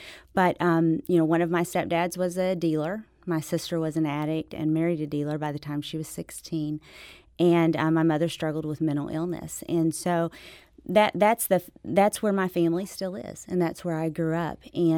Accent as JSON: {"language": "English", "town": "Dallas", "region": "Texas", "country": "United States", "tie": "born or raised there", "also_born_or_lived": "Memphis / Sykeston", "said": "We traveled all the time. I was born in Memphis, spent my youngest years in Dallas, but my mama was from Sykeston, and so we always went back to Sykeston."}